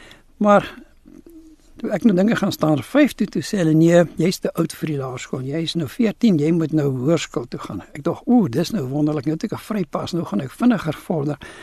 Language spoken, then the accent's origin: Afrikaans; Krugersdorp, Gauteng, South Africa; born there; ek is in Kreeusdorp gebore